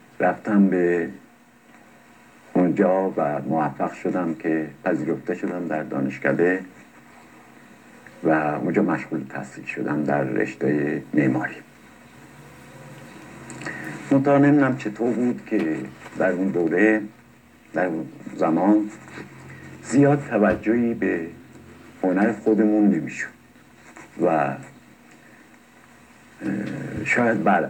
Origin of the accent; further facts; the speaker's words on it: Yazd, Iran; از یک پدر ناینی و مادر یزدی در یزد زاده شدم. دبستان و دبیرستانم و در شهر یزد گذروندم